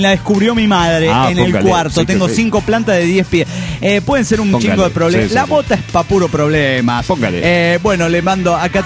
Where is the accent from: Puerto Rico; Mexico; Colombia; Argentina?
Mexico; Morelia, Michoacán; de Morelia, Michoacán, México.